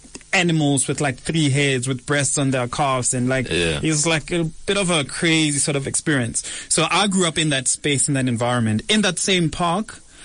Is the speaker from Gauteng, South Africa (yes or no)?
yes; Soweto, Gauteng, South Africa; I grew up in Central Western Jabavu, right? And right next to where I grew up